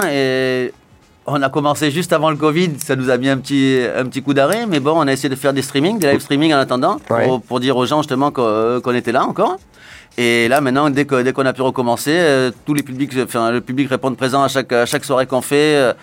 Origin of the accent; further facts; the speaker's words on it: Nouvelle-Aquitaine, France; comme nous, on est des Landes ou du Basque, on a choisi un nom basque.